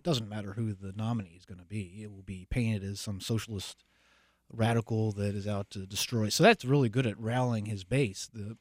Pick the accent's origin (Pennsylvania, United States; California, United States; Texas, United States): Texas, United States; You know, my home state of Texas, you can vote with a concealed handgun permit